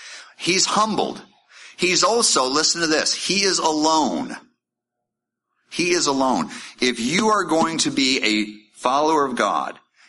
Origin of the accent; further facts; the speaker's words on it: United States; But I'm American, I'm a critical thinker, I ask.